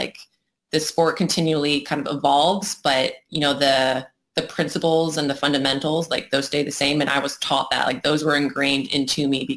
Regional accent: St. Louis, Missouri, United States; Oh, man. I mean, I really, really love St. Louis. Obviously, it's like my formative years were spent there.

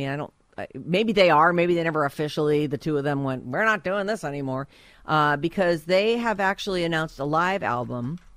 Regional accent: Rhode Island, United States; born there; Rhode Island has some nice things. I was born in Rhode Island.

